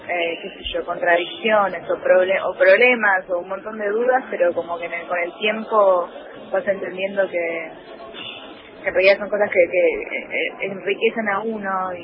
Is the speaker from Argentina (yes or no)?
yes; Argentina; yo de hecho nací acá. Tengo mis papás. Acá. Claro, mis papás son de Corea del Sur ambos, y tanto mi hermana también. Pero yo nací acá. Ellos llegaron y al año nací yo